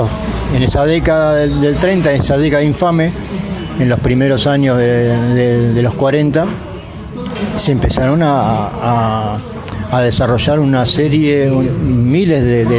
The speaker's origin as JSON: {"language": "Spanish", "region": "Buenos Aires", "country": "Argentina", "tie": "born there", "said": "de mi querido San Telmo, ¿no? Yo no nací acá, nací en Capital, no nací en este barrio, digo. Pero mi barrio por adopción. Y vivo y milito acá en el barrio, tengo una acción política acá en San Telmo."}